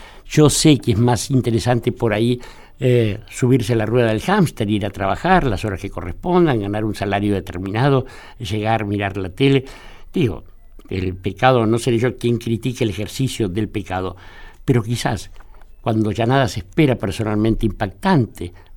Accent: Buenos Aires, Argentina; born there; Yo nací ahí al lado, en Barracas, en Martín García Montes de Oca.

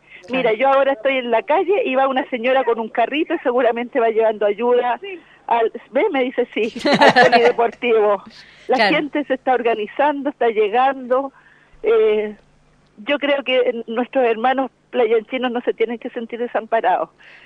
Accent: Valparaíso, Chile; Somos porteños, somos playanchinos

